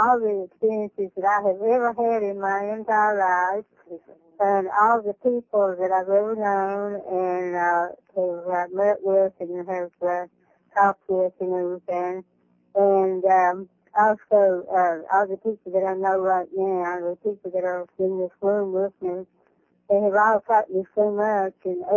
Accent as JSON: {"language": "English", "town": "Strawberry Plains", "region": "Tennessee", "country": "United States", "said": "from Strawberry Plains, Tennessee."}